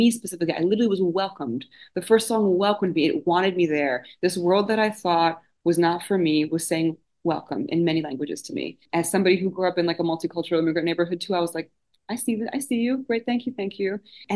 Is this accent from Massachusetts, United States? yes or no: no; New Jersey, United States; I grew up in North Jersey and the Newark, Carnegie Harrison area, the end of the PATH train.